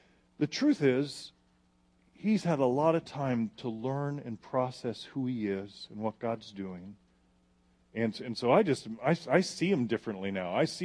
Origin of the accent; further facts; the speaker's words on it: Arizona, United States; It's Arizona. It's Arizona. We're from Arizona. It's like we're cursed.